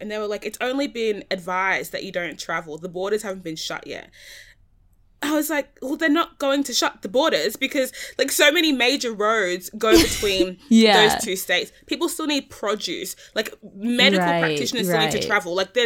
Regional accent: Sydney, New South Wales, Australia; how we're all from Sydney

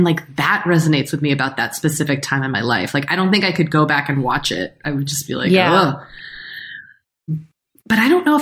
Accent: Massachusetts, United States; now in California, United States; I am from Massachusetts and I live in California

